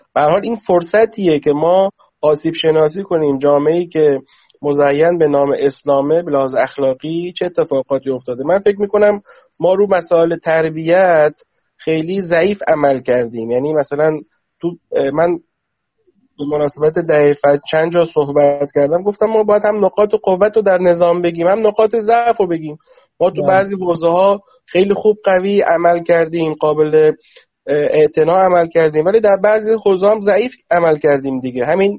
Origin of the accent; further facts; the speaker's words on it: Khuzestan, Iran; now in Tehran, Iran; چون بنده خودم هم اصالتاً خوزستانی هستم هرچند ساکن تهرانم